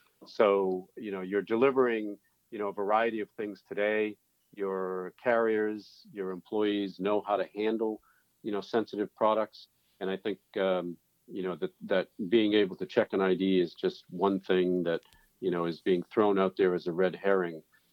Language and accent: English; Maine, United States; I'll just use Maine as an example. That's my home state.